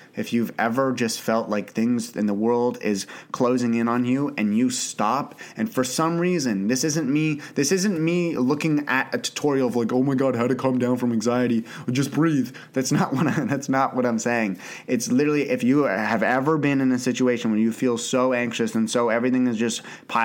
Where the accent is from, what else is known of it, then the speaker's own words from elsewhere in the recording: Canada; I grew up in Canada. I live in Ottawa, Canada